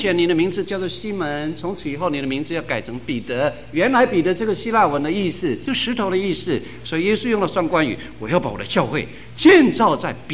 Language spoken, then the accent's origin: Chinese; Guanmiao, Tainan, Taiwan; 我生在台南县关庙乡，那里凤梨非常有名